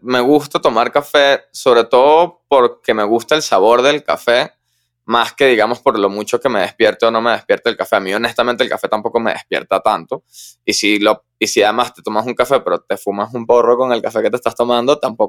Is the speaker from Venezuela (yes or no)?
yes; Venezuela; digamos que como venezolanos nos ha tocado este tema de la no estabilidad